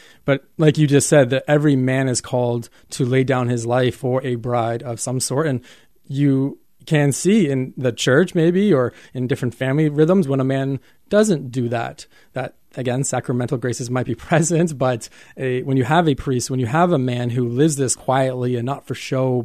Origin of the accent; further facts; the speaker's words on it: Canada; Now, I'm Canadian